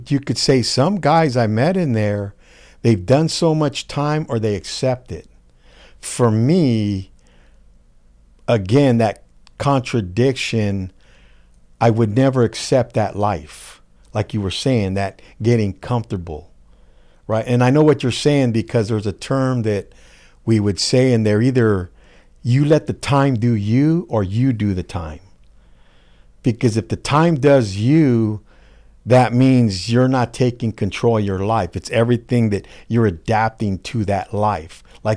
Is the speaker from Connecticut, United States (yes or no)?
no; San Jose, California, United States; "I'm not a Norteño. I'm from San Jose." "Oh, you're from San Jose?" I go, no, I'm from San Jose.